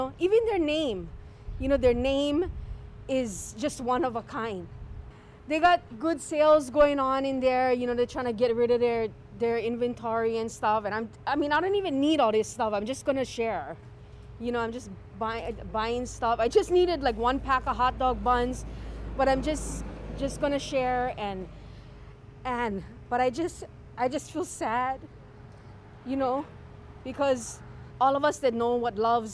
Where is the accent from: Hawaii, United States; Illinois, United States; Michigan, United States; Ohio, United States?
Hawaii, United States; Kalihi; my siblings, you know, my parents, my grandparents, you know, we're all from Kalihi.